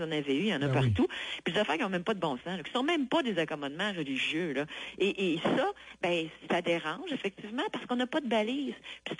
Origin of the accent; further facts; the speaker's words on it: Quebec, Canada; on est tous des Québécois, là, entre vous et moi